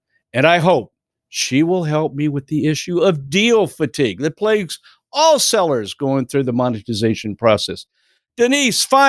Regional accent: Minnesota, United States; Well, I grew up in Minnesota. And I'm a hockey player.

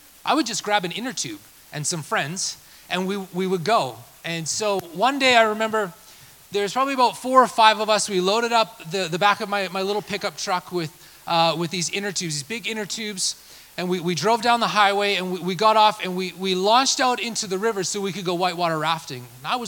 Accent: Canada; I grew up in the Rocky Mountains of Canada.

